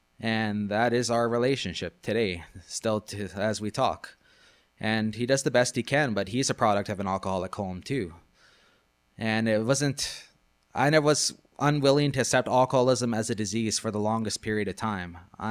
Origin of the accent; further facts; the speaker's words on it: Prince Albert, Saskatchewan, Canada; from Prince Albert